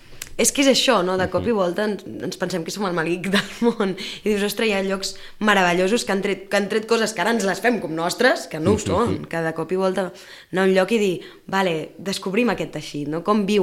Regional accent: Barcelona, Catalonia, Spain; Nosaltres vam obrir Barcelona perquè som de Barcelona.

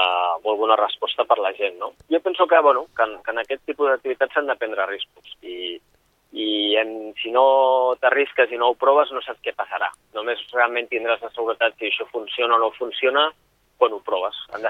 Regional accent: Sitges, Catalonia, Spain; nosaltres som de Sitges

